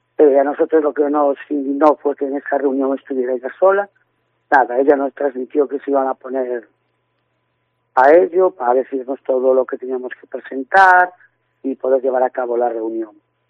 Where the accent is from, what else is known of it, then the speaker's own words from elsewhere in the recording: Ferrol, Galicia, Spain; Nosotros somos 12 familias de Ferrol y comarca